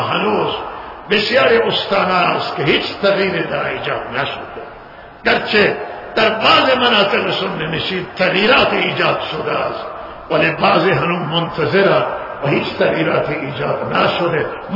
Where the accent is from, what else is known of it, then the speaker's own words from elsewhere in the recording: Iran; ما ایرانیم و اهل سنتی